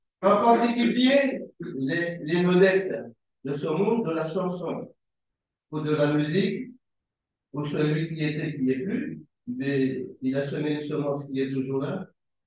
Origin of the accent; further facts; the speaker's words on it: Martinique; Je suis de la Martinique.